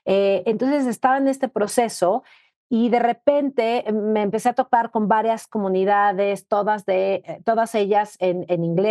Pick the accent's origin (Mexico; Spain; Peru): Mexico; nos damos cuenta que ella es colombiana, que yo soy mexicana.